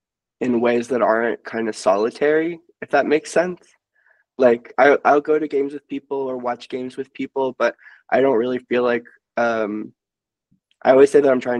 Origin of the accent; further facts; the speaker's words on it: Pittsburgh, Pennsylvania, United States; I'm from Pittsburgh, which is like so sporty, and the Pirates are not a good team, but like you have to root for them if you live there.